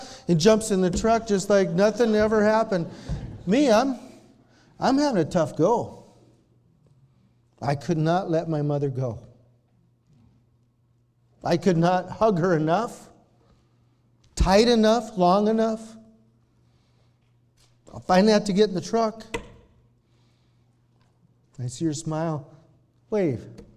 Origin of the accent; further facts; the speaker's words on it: Helena, Montana, United States; I'm from Helena. My mom's always been in Helena. All my life, my mom's been in Helena.